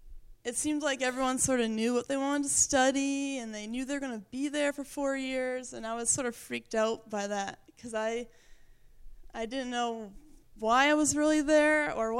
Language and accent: English; Windham, Maine, United States; So I grew up in Windham, Maine, which is like 6 miles that way.